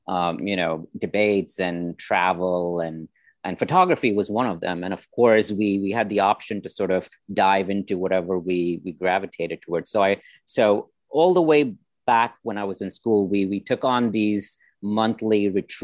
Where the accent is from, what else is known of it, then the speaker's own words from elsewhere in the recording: India; my background is obviously they see South Asian. I'm from India.